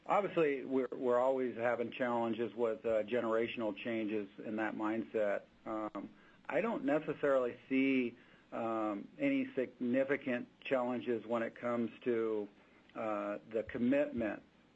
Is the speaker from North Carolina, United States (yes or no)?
no; Sitka, Alaska, United States; now in Juneau, United States; I was born and raised in Sitka, Alaska